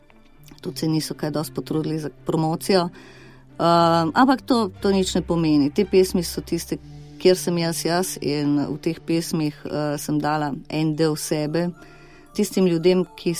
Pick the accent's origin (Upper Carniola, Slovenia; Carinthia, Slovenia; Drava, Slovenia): Drava, Slovenia; Maribor; rodila sem se v Mariboru, v Mariboru imam še zmeraj očeta in se vračam tja, zmeraj znova, rada na ulice mojega otroštva.